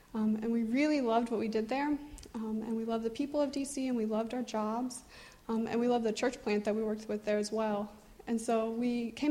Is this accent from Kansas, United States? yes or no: yes; Kansas, United States; We are from Kansas, and in June in Kansas, it's like scary hot out.